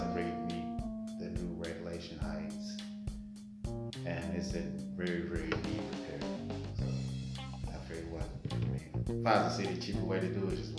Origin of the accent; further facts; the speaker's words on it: Cincinnati, Ohio, United States; now in Covington, United States; When I was younger, it was like every year we moved to a different neighborhood.